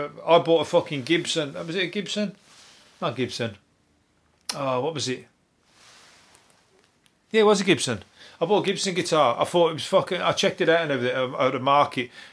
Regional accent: Birmingham, West Midlands, United Kingdom; accent: Brummie; I'm a Brummie, so come back at me. We get the piss taken out of us fucking left, right and centre for our accent

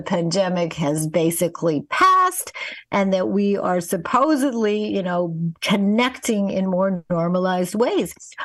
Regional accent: Winnipeg, Manitoba, Canada; when I was a child growing up in Winnipeg, Canada

